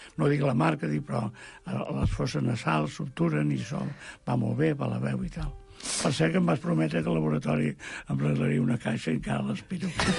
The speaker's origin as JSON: {"language": "Catalan", "region": "Catalonia", "country": "Spain", "tie": "born or raised there", "said": "jo sóc català de naixement i català de sistema i d'essència, no? I estimo Catalunya."}